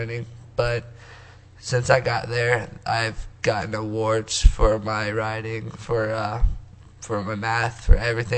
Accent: Las Vegas, Nevada, United States; I came from Las Vegas, Nevada. My family travels all over the world, or not really, all over the United States, pretty much.

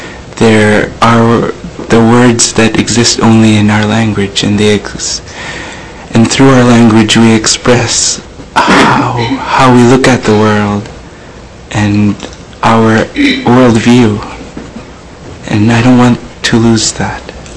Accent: Kwigillingok, Alaska, United States; from Quigilingok.

